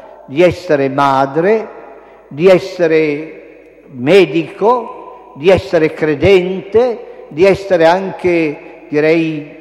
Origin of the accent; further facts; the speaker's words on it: Magenta, Lombardy, Italy; quando ero seminarista a Magenta, nel mio paese di origine, dove io ho celebrato la prima messa